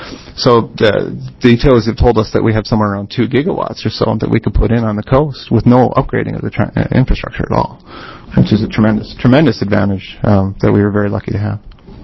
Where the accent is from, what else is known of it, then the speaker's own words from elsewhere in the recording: North Dakota, United States; I'm from North Dakota. North Dakota's windy as heck.